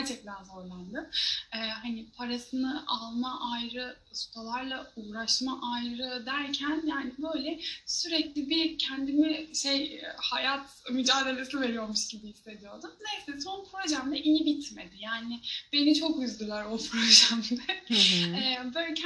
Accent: Delice, Kırıkkale, Turkey; born there; also born or lived in Ankara / Istanbul; Ben 92 doğumluyum. Aslen Kırıkkale, Delice doğumluyum. Sonrasında Ankara'da eğitimimi aldım ama yani doğum yerim Kırıkkale diye geçiyor.

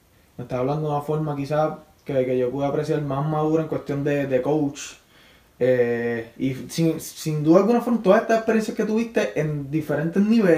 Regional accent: Vega Baja, Puerto Rico; also born or lived in Bayamón; a mí me encanta Vega Baja y soy orgulloso de ser vegabajeño, pero pues Ponce, pues, también me siento ponceño

